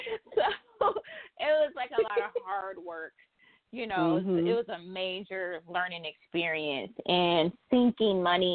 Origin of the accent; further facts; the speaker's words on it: Detroit, Michigan, United States; I'm from Detroit, and so we had Mexican Village or something, and we used to go down there and hang out